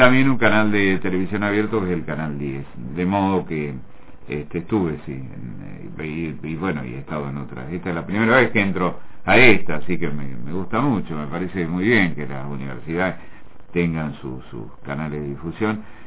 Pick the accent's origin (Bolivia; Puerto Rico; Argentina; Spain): Argentina; Córdoba; moved away as an adult; also born or lived in Buenos Aires; nací en Córdoba, ahí comencé a trabajar muy joven en la radio, a los 16 años, y a los 25 yo ya había hecho programas para Buenos Aires, en fin, y a los 25 me fui a trabajar, a pasar hambre a Buenos Aires